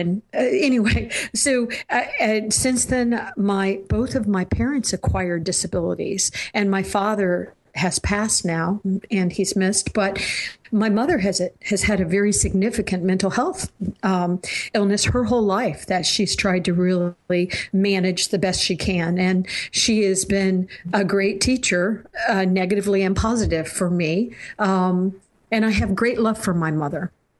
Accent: Florida, United States; now in Virginia, United States; I was raised as a Christian. I come from Florida. I'm in Virginia now, but so I come from the South, and I was raised in the Baptist part of the Christian faith.

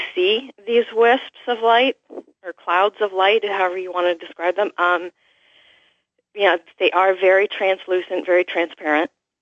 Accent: Iowa, United States; you're talking mid-60s, and I grew up in Iowa on a farm

